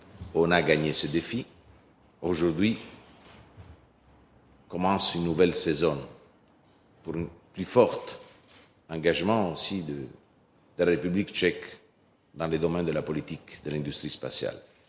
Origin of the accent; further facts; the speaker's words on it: Italy; French is a second language; Moi, je suis italien comme lui